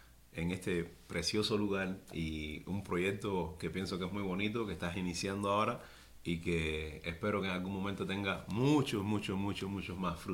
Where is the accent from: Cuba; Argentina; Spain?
Cuba; Santa Clara, Villa Clara; Yo soy de Santa Clara, que es una ciudad muy pequeña en el medio de la isla de Cuba. Muy cultural, mucha música, uh-huh, teatro, danza, muy fuerte en la cultura cubana.